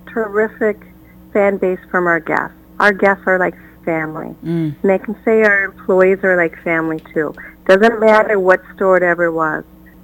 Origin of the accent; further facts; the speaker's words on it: Alexandria, Minnesota, United States; Well, the exciting part, you know, I grew up in Alexandria, Minnesota, and I had graduated from high school and just entering college